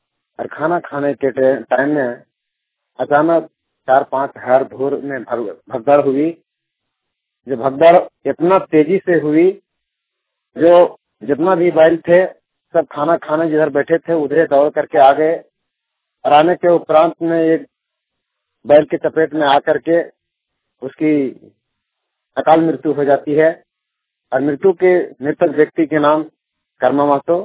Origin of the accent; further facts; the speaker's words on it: Khetko, Jharkhand, India; ग्राम मणमो, post खेतको, थाना विष्णुगढ़, जिला हजारीबाग के निवासी हूँ।